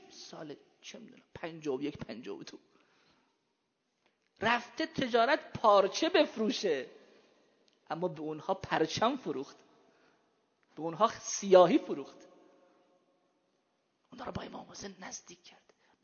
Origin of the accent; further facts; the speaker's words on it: Iran; بعد فهمید ما ایرانی هستیم.